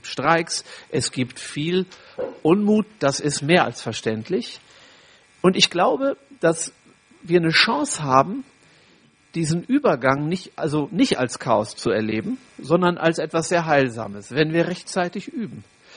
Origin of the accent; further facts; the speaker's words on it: Oldenburg, Lower Saxony, Germany; Wir haben in Oldenburg, da wo ich herkomme, gerade den Kasus, dass ein Landschaftsschutzgebiet aufgelöst wird